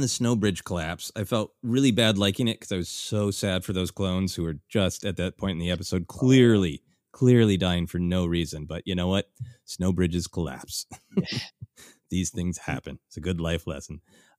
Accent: Minnesota, United States; a literal nightmare that I have had growing up in Minnesota of what is under the snow.

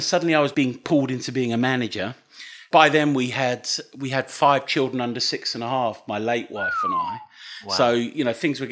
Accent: Dunstable, East of England, United Kingdom; moved away as an adult; now in Leicester, United Kingdom; I'm from Dunstable, near Luton. Yep. Lived in Leicester for 23 years. In fact, 24 years. I moved to Leicester in order to train as a midwife. I trained as a general nurse at Luton Dunstable Hospital.

